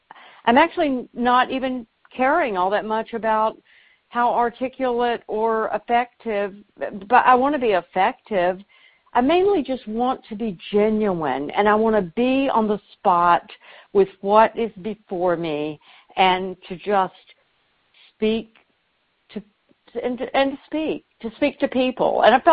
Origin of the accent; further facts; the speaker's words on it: the South, United States; I am from the South